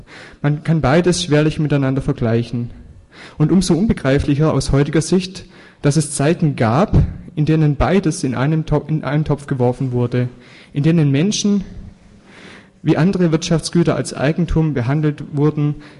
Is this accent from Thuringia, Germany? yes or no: no; Baden-Württemberg, Germany; Bei uns, ich komme aus dem Schwaben, ist es auch oft das Häusle